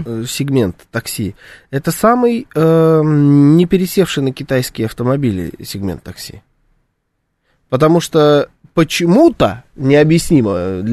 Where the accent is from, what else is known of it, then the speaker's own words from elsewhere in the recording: Moscow, Russia; У нас здесь нет Вест в Москве. Мы же зажравшиеся москвичи.